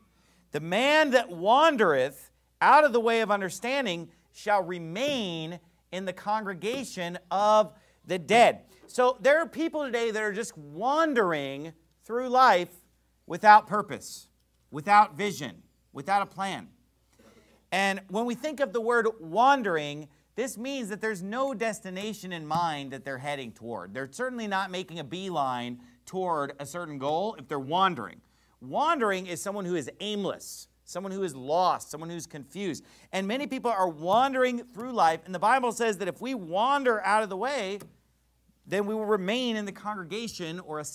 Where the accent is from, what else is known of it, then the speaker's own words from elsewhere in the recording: California, United States; Because our church acts like normal people, okay? Because we're from California, amen?